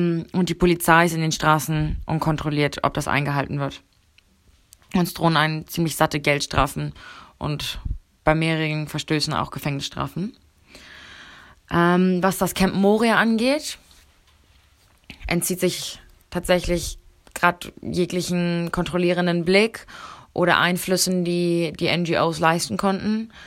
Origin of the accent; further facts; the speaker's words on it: Berlin, Germany; now in Lesbos, Greece; Ich bin eigentlich aus Berlin, bin seit November 2019 hier auf Lesbos.